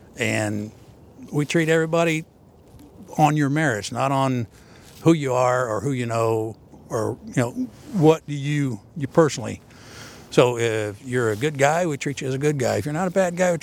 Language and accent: English; Columbia City, Indiana, United States; born there; Yes, I was born in Columbia City.